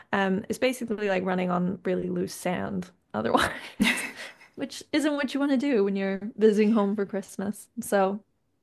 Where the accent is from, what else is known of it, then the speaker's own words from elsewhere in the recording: Canada; moved away; Whereas when I was in Canada, fundamentally, there was just like very few people in my hometown who wouldn't have had a car.